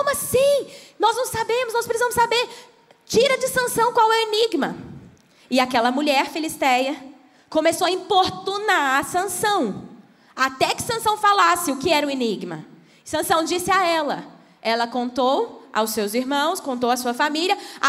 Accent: Goiás, Brazil; Porque quem não sabe, eu sou goiana, né, gente? Deu para perceber o sotaque, né?

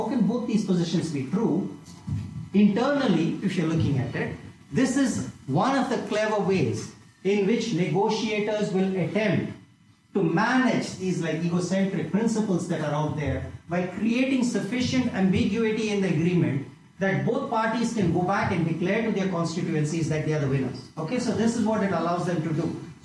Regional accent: India; I, as an Indian

